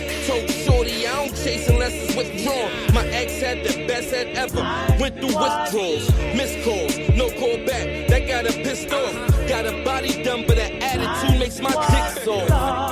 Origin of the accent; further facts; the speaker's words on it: Bronx, New York, United States; I'm from the Bronx, I don't care about the acceptance.